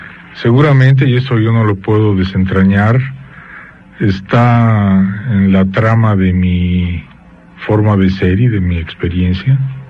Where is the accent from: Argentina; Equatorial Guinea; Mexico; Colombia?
Mexico; born there; Yo nací aquí. Y verdaderamente me siento mexicano. Profundamente mexicano.